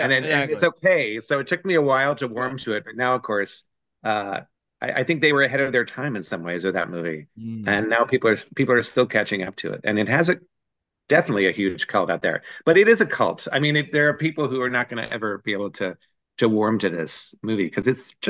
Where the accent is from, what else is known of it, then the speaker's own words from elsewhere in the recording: Springfield, Virginia, United States; also born or lived in Albuquerque; Now, I should say I was born in Albuquerque, but I grew up in Northern Virginia, Springfield. I went to West Springfield High. So I'm a local boy.